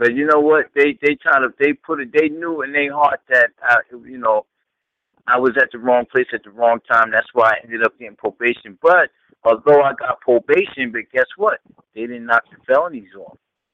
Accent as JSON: {"language": "English", "region": "New York", "country": "United States", "lives_now": "Georgia, United States", "said": "Now, I'm from New York. I've been in Georgia for the last 6 years."}